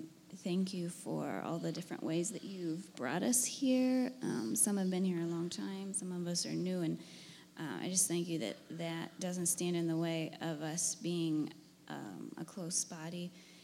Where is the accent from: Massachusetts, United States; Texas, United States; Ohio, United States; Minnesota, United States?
Ohio, United States; New Concord; but I just didn't feel totally at home like I did growing up in New Concord, Ohio.